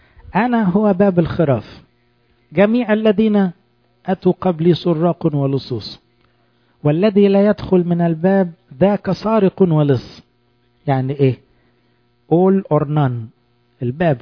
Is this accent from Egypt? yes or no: yes; Egypt; انا انسان، انا مصري، انا مسيحي،